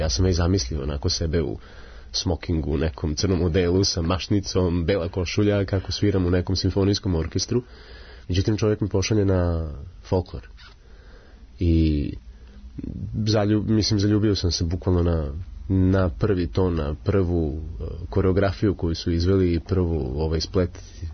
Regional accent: Serbia; now in Netherlands; Sad ti kao Srbin u Holandiji da dobiješ, da kažem, takvo priznanje od njih i njihove institucije, prosto, mislim, bio sam iznenađen, ali zaista mi je bilo drago.

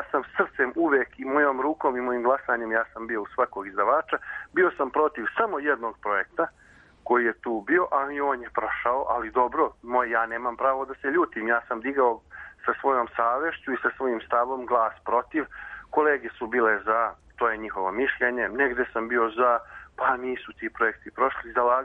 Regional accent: Novi Pazar, Šumadija and Western Serbia, Serbia; Evo, na primjer, ja dolazim iz Novog Pazara

